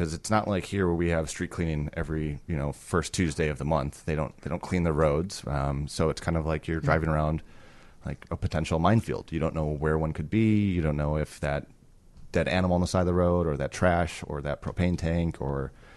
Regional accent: Sheboygan, Wisconsin, United States; I went back to my hometown of Sheboygan, Wisconsin, where I did not have a tribe, I didn't have a network, I didn't have a community.

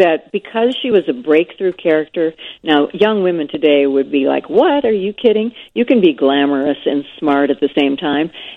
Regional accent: St. Paul, Minnesota, United States; I'm from St. Paul, Minnesota.

